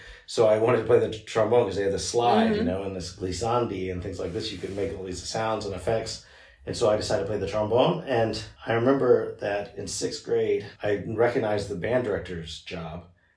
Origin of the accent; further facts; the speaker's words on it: Houston, Texas, United States; also born or lived in New York City; now in Berlin, Germany; I grew up in Houston, but I had a long time in New York City before I came to Germany, before I came to Berlin.